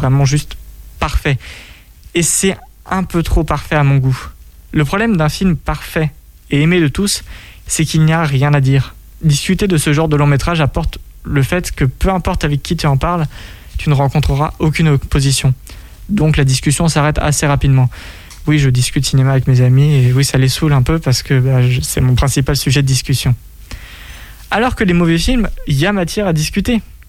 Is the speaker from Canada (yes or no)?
no; France; j'accepte tout type de cinéma parce que je suis français